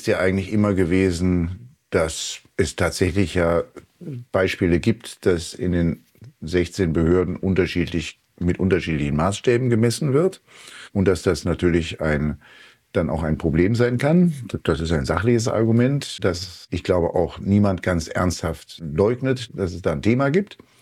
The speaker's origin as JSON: {"language": "German", "region": "Berlin", "country": "Germany", "said": "Alles keine schönen Geschichten, nichts, worauf man als Berliner stolz sein kann."}